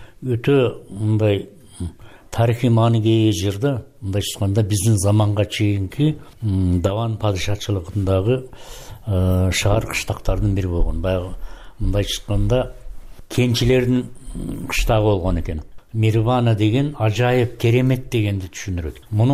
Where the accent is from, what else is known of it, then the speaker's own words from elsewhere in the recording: Uchkorgon, Batken Region, Kyrgyzstan; Ушу Үчкоргон балдар үйүндө тарбияландым